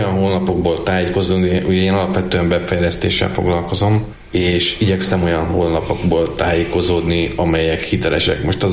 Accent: Kecskéd, Komárom-Esztergom, Hungary; Komárom-Esztergom megyében akkor hát itt mindenképpen a szülőfalunknak a kápolnáját mondanám

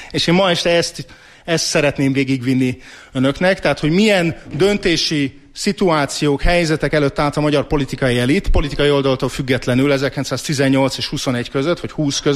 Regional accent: Budapest, Hungary; ami Csepelen, illetve Erzsébeten mindig a verekedéseket megelőzte a lakótelepen, én ott nőttem föl

